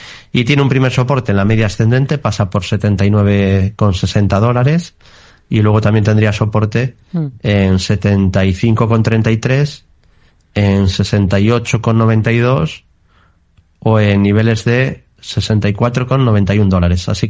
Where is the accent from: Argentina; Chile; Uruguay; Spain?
Spain; A Coruña, Galicia; Y yo, siendo coruñés, pues tardé mucho en ser inversor